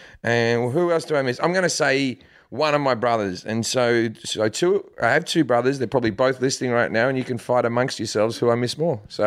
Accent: Australia; also born or lived in United Kingdom; now in United States; 8 years ago. And I was living, I'm Australian, but I lived in the UK for 10 years before that.

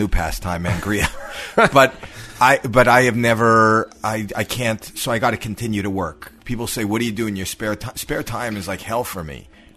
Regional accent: Canada; See, I'm from Canada and the beer has more alcohol

